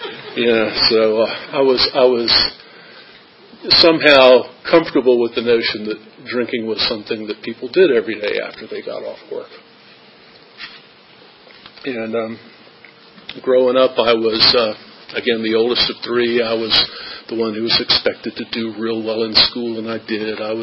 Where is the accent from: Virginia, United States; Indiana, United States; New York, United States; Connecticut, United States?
Virginia, United States; Hampton; also born or lived in Lynchburg; I grew up born in Lynchburg, but I grew up in Hampton.